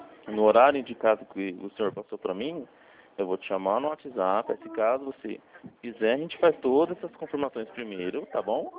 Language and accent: Portuguese; São Paulo, Brazil; Não, eu tenho parente no Belém, tá? Mas a gente é de São Paulo.